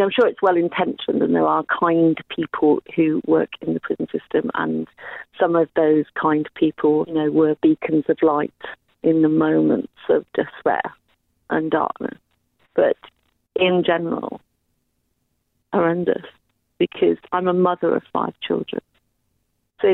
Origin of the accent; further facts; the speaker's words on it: Ireland; I'm white Irish, 57 years old, and I have been in prison